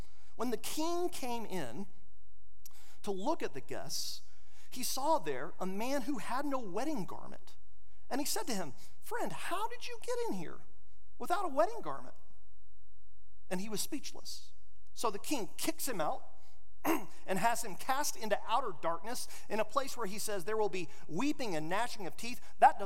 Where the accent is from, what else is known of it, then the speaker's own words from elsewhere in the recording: Amarillo, Texas, United States; Growing up in the Panhandle in Amarillo, Texas, there's a famous restaurant. Really, there's only one famous restaurant in Amarillo.